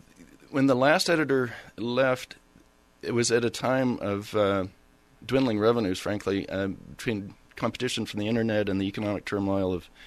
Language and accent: English; Solvang, California, United States; And then I grew up in Solvang, basically, just north of Santa Barbara on the central coast there.